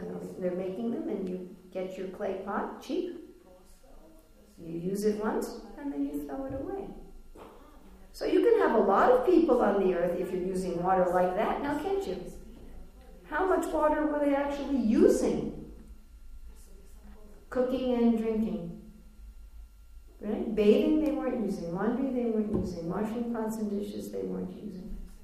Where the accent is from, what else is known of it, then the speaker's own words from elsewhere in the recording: United States; I'm an American. We don't throw our garbage on the street.